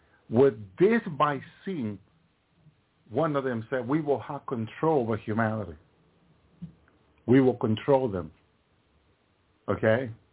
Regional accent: Massachusetts, United States; Remember, I come from Massachusetts.

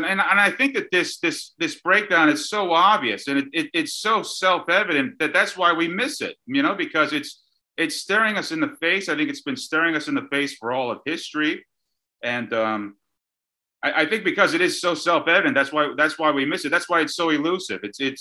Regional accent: Pennsylvania, United States; I grew up in Pennsylvania, about 75 miles outside of Philadelphia.

